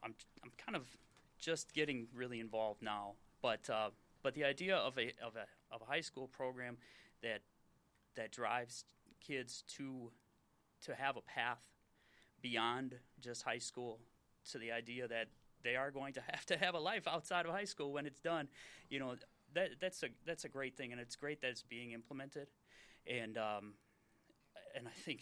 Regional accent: Racine, Wisconsin, United States; I'm from Racine. I was born in Racine. I attended public schools my entire life in Racine

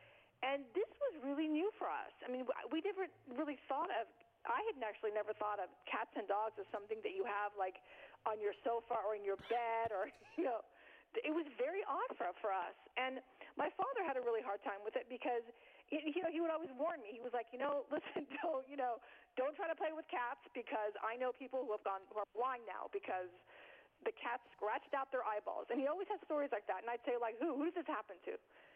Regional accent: Iran; now in United States; when I grew up in Iran, people did not have pets in their houses. And when we came to America

